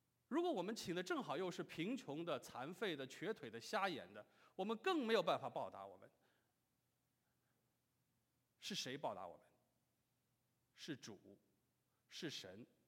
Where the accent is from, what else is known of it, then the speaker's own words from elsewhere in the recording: Shaanxi, China; 我说我是从这个陕西来的，我也没有吃过兰州拉面